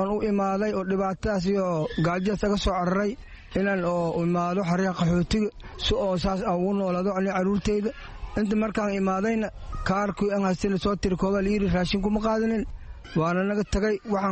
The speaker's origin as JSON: {"language": "Somali", "town": "Dinsoor", "region": "Bay", "country": "Somalia", "moved": "yes", "lives_now": "Dadaab, Kenya", "said": "waxaan ka imaanay degmada Diinsoor"}